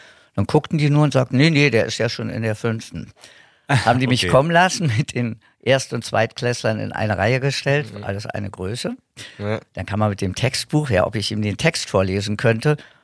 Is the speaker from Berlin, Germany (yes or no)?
yes; Berlin, Germany; als Baby, so ein Dreivierteljahr oder was. Und dann, wie man so schön sagt, aufgewachsen in Berlin, ja. Im ollen West-Berlin.